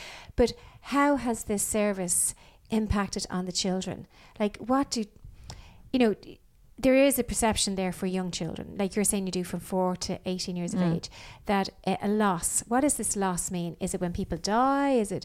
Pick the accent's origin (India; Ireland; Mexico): Ireland; Dublin, Leinster; I'm from Dublin